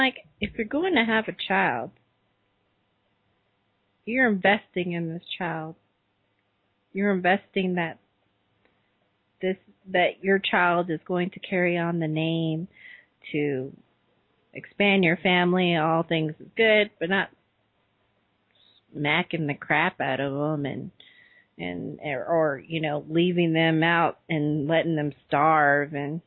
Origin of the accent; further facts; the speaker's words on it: the South, United States; He's like, well, I'm from the South. I was like, I am too.